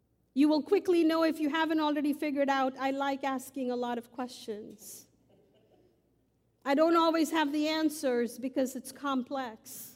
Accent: Mumbai, Maharashtra, India; moved away as an adult; now in Wilmore, United States; So I grew up in Mumbai, and 20 years ago in 1999, I came to Wilmore to attend Asbury Theological Seminary.

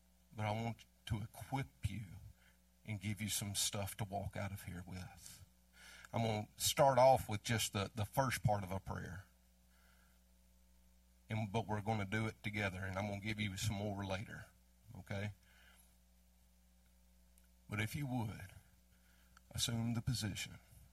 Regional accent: Mississippi, United States; I am from Mississippi.

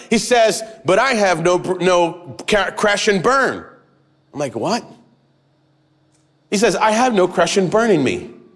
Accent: Massachusetts, United States; I grew up in Massachusetts.

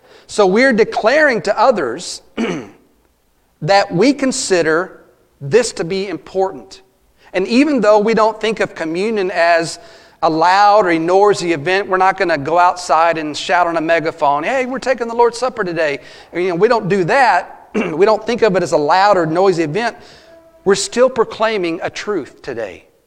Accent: Glen Rose, Texas, United States; While I was down in Glenrose this past week, the only day that I was in Glenrose, my hometown, one of my uncles passed away.

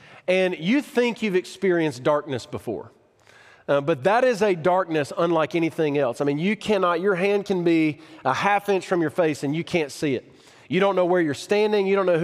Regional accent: Alabama, United States; If you guys know me, you know that I grew up in Northeast Alabama in Jackson County.

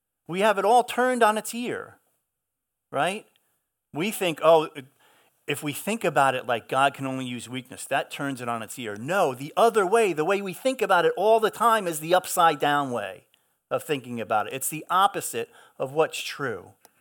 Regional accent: Long Island, New York, United States; That's when you can hear that I'm from Long Island.

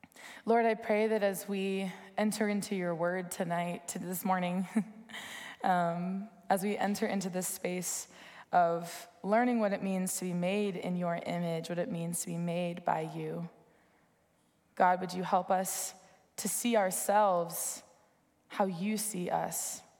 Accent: Dallas, Texas, United States; But I am from Dallas, and so I wore my Dirk Nowitzki jersey from the Mavericks 3 times a week.

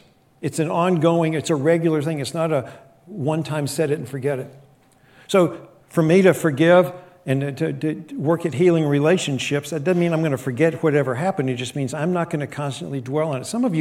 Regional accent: West Virginia, United States; and I grew up in West Virginia.

